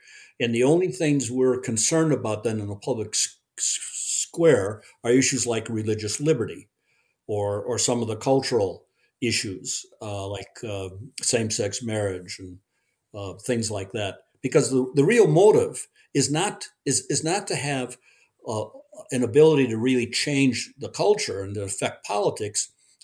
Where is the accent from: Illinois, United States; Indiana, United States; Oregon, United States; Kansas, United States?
Illinois, United States; Park Ridge; I was raised in the Chicago suburbs, Park Ridge. High school I went to had 4,000 students.